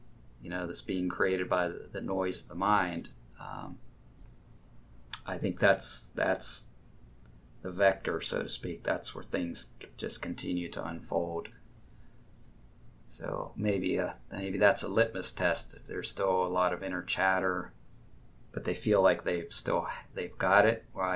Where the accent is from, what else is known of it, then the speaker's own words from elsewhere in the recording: United States; I was raised a certain way. I grew up in the United States. I have an ethnic background.